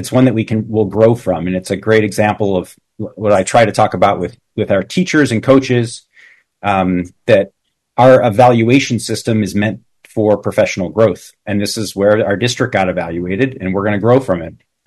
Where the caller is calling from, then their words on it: Anchorage, Alaska, United States; I am speaking from Anchorage right now. I was in Palmer and Wasilla the last 4 days at superintendent meetings. So I'm glad I can join you from afar here.